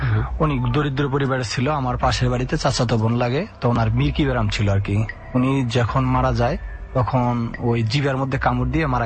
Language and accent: Bangla; Tangail, Dhaka Division, Bangladesh; born there; also born or lived in Pirgacha; now in Dhaka, Bangladesh; আমি এখন ঢাকা টঙ্গী একটা প্রাইভেট সেক্টরে জব করতেছি, এবং আমার হোম ডিস্ট্রিক্ট জন্মস্থান টাঙ্গাইল সদর ওইখানে, আর আমার গ্রামের বাড়ি আর একটা রংপুর পীরগাছা থানায়।